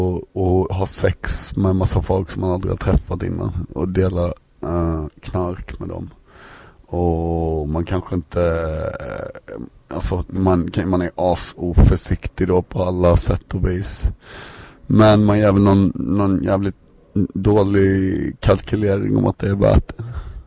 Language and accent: Swedish; Ronneby, Blekinge, Sweden; jag hade varit hemma i Ronneby så skulle jag flyga ner och spela på en klubb